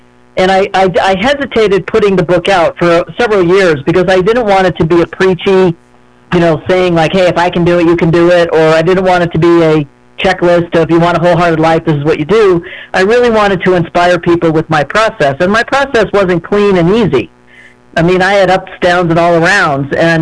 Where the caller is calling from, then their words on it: Colorado, United States; I'm calling in from Western Colorado.